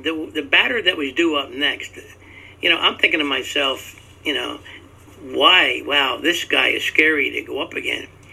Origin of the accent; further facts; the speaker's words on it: Ireland; I guess being Irish was an ideal start for that kind of unpredictable approach.